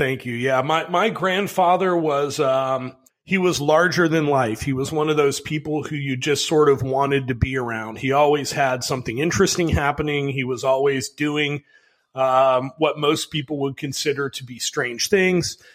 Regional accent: Chicago, Illinois, United States; And so I grew up in Chicago. I was a punk kid. I was a graffiti writer.

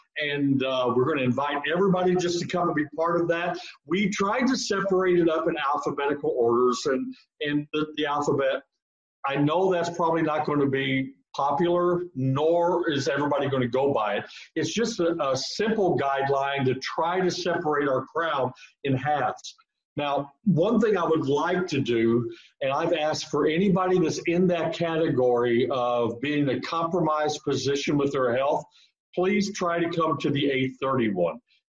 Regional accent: Illinois, United States; As if I know what a grit is. Okay, really. I'm from Illinois.

